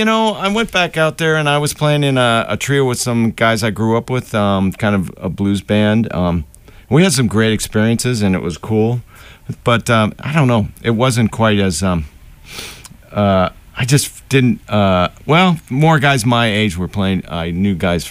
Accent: San Francisco, California, United States; also born or lived in Arizona; I grew up in California, San Francisco, and Arizona.

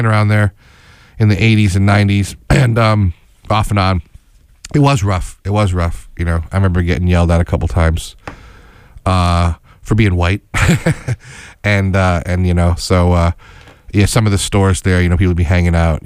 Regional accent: Schenectady, New York, United States; I'm from Schenectady.

